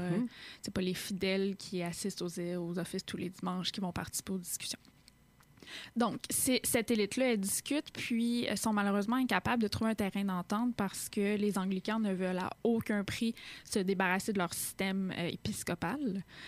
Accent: Quebec, Canada; Je sais que c'est pas une connaissance qui fait partie de notre formation en histoire en tant que Québécois et Canadien.

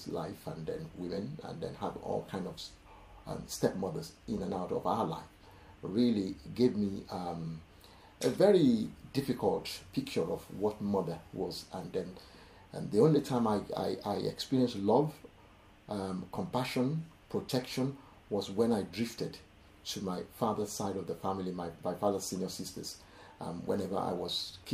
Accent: Nigeria; also born or lived in United Kingdom; So that was the beginning of my own challenge in growing up in Nigeria.

